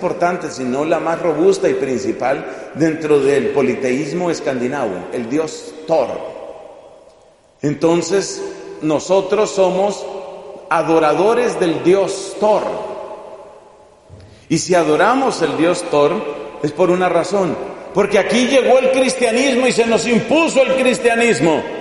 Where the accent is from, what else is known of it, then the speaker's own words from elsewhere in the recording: Colombia; como colombiano y como deudor de la cultura cristiana y occidental, pues de los 51 años de vida que tengo